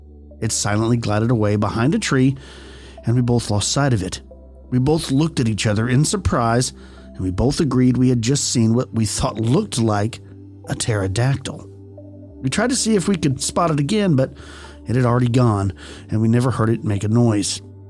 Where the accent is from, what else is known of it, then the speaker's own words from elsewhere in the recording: Yeadon, Yorkshire and the Humber, United Kingdom; Yeadon just happens to be my hometown.